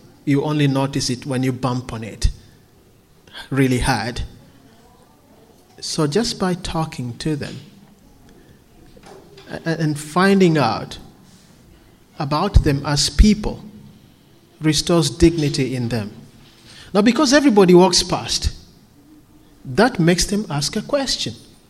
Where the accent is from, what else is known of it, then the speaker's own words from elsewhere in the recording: Kenya; English is a second language; moved away as an adult; now in Australia; Yeah, I come from Kenya. I come from Africa.